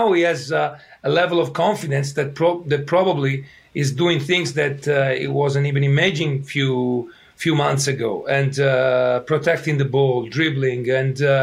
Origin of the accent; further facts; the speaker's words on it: Italy; accent: Italian; English is a second language; it's my path started, as you can tell from my accent, in Italy.